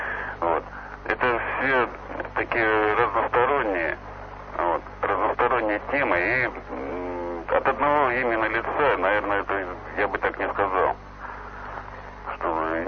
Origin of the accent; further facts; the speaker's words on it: Rubtsovsk, Altai Krai, Russia; Так же, как и я родом из Сибири, вот, из небольшого городка, который называется Рубцовск.